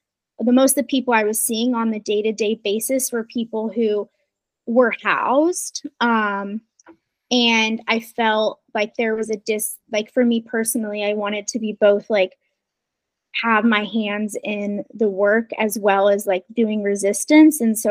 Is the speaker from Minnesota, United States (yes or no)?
no; Nevada, United States; because I'm from Nevada, but I was like hopping into all of these spaces.